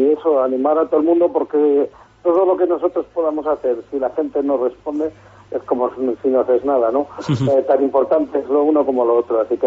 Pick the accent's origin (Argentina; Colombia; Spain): Spain; Castile and León; somos castellanos